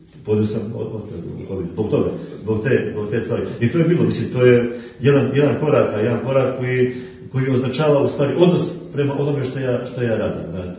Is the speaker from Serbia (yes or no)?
no; Montenegro; Mi jesmo Srbi, jesmo nacionalno Srbi.